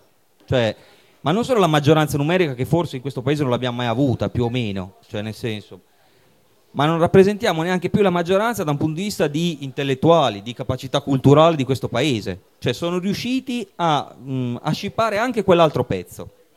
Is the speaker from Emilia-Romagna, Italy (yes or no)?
yes; Bologna, Emilia-Romagna, Italy; Io sono di Bologna